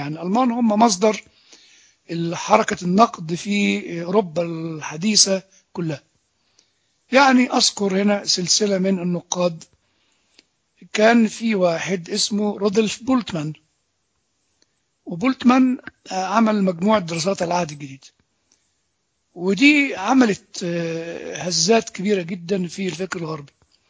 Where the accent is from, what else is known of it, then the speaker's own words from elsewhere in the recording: Egypt; وإحنا يعني كمصريين وأولاد الكنيسة أم الشهداء